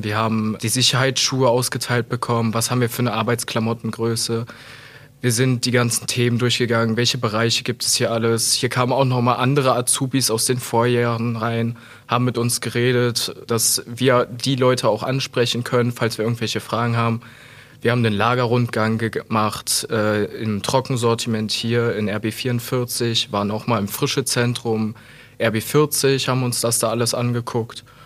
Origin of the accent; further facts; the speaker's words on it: Hürth, North Rhine-Westphalia, Germany; ich komme aus Hürth-Efferen